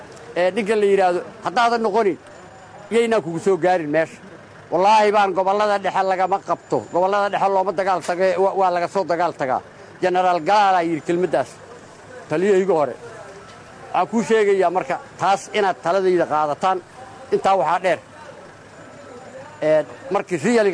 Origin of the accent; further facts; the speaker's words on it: Eelbuur, Galguduud, Somalia; born there; uu degmada Eelbuur la yiraahdo anigu aan ku dhashay